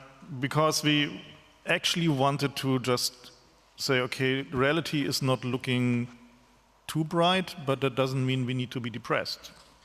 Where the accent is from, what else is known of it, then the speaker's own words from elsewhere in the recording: East Germany, Germany; I'm from East Germany.